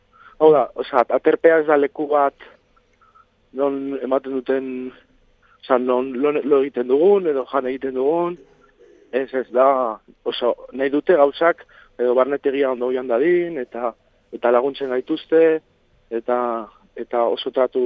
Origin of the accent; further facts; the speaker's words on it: Basque Country, Spain; ni bizkaitarra naiz, eta etengabe egun osoan, 24 orduetan euskeraz egitea oso gutxitan